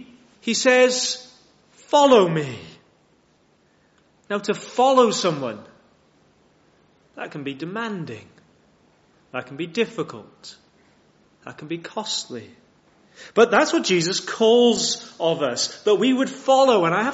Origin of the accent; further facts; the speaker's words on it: Cardiff, Wales, United Kingdom; And I'm from Cardiff.